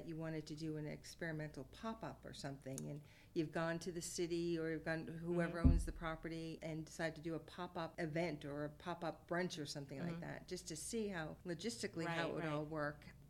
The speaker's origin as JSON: {"language": "English", "region": "Massachusetts", "country": "United States", "moved": "as an adult", "lives_now": "Trenton, United States", "said": "Well, I'm from Massachusetts. Came down to Princeton to work for a company."}